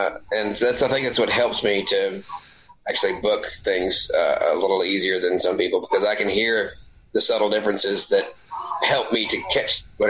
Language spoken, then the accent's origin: English; Memphis, Tennessee, United States; They actually came to play in my hometown for the Memphis Blues Music Festival.